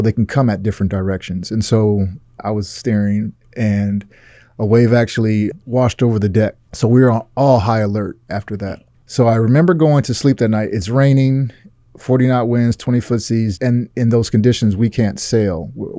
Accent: Los Angeles, California, United States; And I'm from Los Angeles originally, didn't grow up close to the ocean, very little camping.

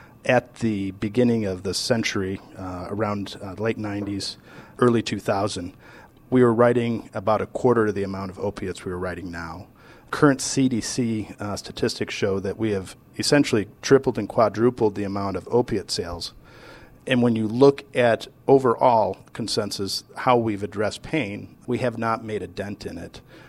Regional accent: Michigan, United States; I grew up in the Midwest as well, northern Michigan. My parents were small business owners, packaged liquor store, near the Straits of Mackinac, in a very rural area

